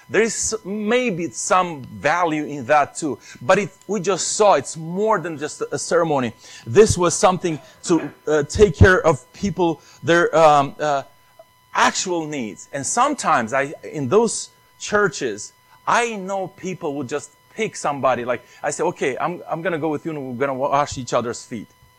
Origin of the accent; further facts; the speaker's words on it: Moldova; English is a second language; moved away; I was born in Moldova. You know, there's nothing probably, you know, the way I grew up in my country that is in this church